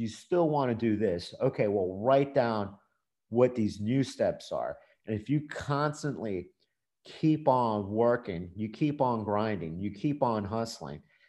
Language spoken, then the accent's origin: English; Florida, United States; you know, I'm from South Florida.